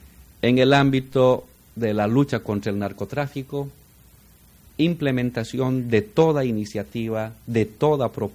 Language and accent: Spanish; Bolivia; Consideramos que el área de amistad y de colaboración fundamental que tenemos como bolivianos pasa por Brasil